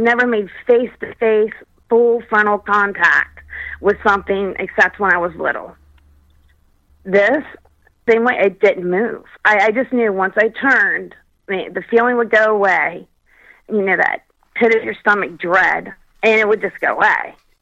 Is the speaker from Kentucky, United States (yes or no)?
yes; Kentucky, United States; back then, like, I was brought up in Kentucky and stuff, and we just didn't watch TV.